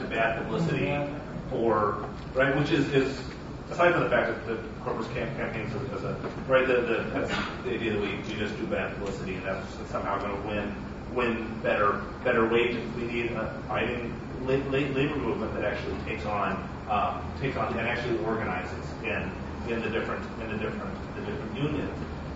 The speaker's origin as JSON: {"language": "English", "town": "Chicago", "region": "Illinois", "country": "United States", "said": "from Chicago."}